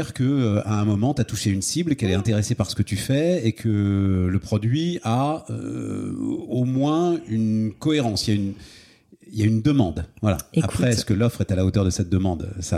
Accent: Paris, Île-de-France, France; je suis parisien, je suis fier de cette ville, j'ai cette ville dans le sang, dans la peau. J'ai beaucoup voyagé, et pour moi, c'est le plus bel endroit au monde.

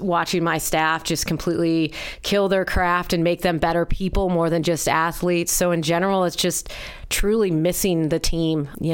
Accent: Illinois, United States; But I'm from Illinois, and in Illinois, soccer, women's soccer is played in the spring.

